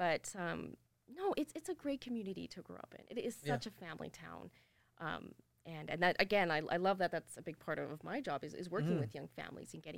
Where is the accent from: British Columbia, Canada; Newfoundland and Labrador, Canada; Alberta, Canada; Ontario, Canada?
Alberta, Canada; Thickwood; I grew up in Thickwood, and our house is surrounded by woods. We have neighbors, you know, one side, and like it's a regular street, but we're right at the offset of the green belt.